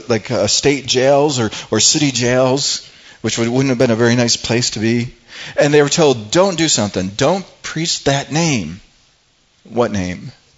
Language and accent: English; United States; Because you and I, grown up as Americans, we're accustomed to certain ways of thinking.